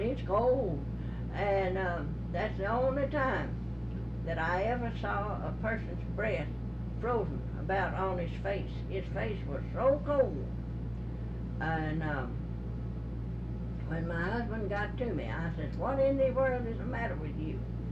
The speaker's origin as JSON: {"language": "English", "region": "Texas", "country": "United States", "said": "See, I'm just a Texan. I don't know. But it happens here."}